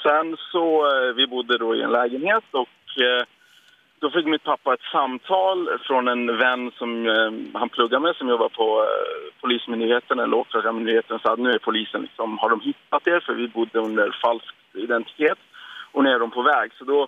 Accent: Iran; jag är från Iran och när vi var 6, mina föräldrar var ju politiskt aktiva och pappa var journalist. Och vi var på flykt i Iran från när jag var 2.

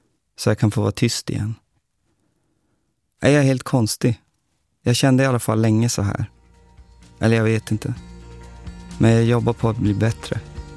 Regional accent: Luleå, Norrbotten County, Sweden; Jag växte upp i Luleå under 80- och 90-talet, en arbetarstad i Norrbotten.

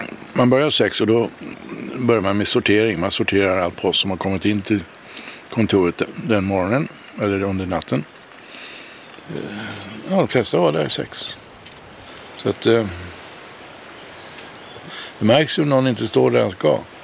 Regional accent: United States; now in Sweden; Jag är ju uppvuxen delvis i USA. Och kom tillbaka 1960 därifrån. Och var väldigt proamerikansk. Jag var 15 år då.

